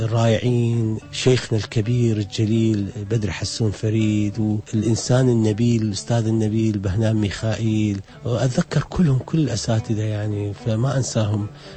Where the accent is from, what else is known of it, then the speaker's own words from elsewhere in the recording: Iraq; كل العراقيين ميلادهم 1/7 كالعادة، يعني أنا من ضمن، وهذا يمكن يأكد عراقيتي. يعني أتذكر منطقة قورية هي القريبة لقاورباغي، انتفاضة قاورباغي، ولدت طبعا أنا بغرفة طينية لحد الآن أتذكر. إحنا كنا عائلة فقيرة جدا